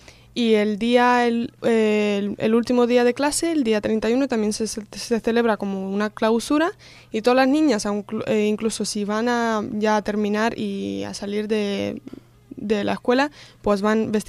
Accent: Ukraine; Spanish is a second language; aunque yo no soy muy objetiva porque soy ucraniana, pero a mí el ucraniano me gusta más que el ruso

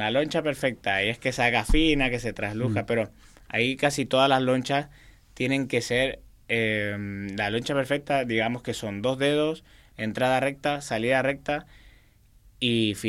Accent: Argentina; now in Spain; tenía más posibilidad de entrar como argentino, porque quería participar

